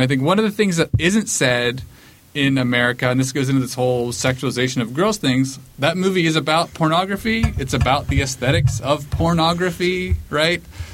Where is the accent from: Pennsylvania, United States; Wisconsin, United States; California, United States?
Pennsylvania, United States; I'm from Pennsylvania, right? Okay. That all the scenes in Gummo could have been in the town where I'm from in Pennsylvania.